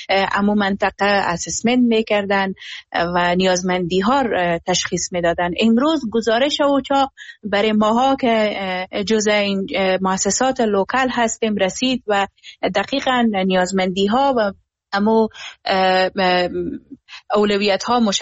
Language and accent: Persian; Herat, Afghanistan; به عنوان یک شهروند، به عنوان یک انسان و به عنوان یک هراتی نگران از این موضوع هستم